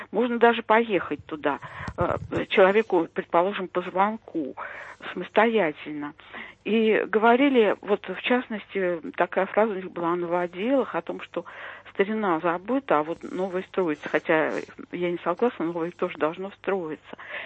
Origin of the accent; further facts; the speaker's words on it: Moscow, Russia; я из Москвы.